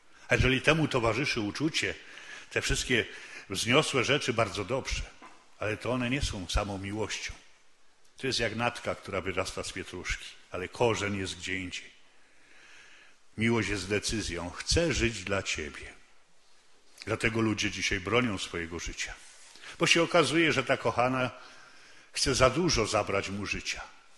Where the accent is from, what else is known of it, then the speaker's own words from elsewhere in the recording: Czarny Dunajec, Lesser Poland, Poland; Ja pochodzę tu z tych stron, trochę bardziej w stronę Nowego Targu, Czarnego Dunajca. Tam się urodziłem.